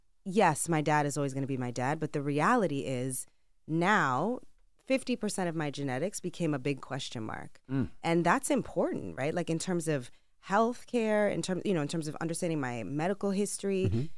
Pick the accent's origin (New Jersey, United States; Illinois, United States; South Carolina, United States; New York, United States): New York, United States; Bronx; Born and raised in the Bronx. I mean, my mother was born in the Bronx. My mother grew up on Simpson Street, and I grew up on Pugsley Avenue across from Stevenson High School.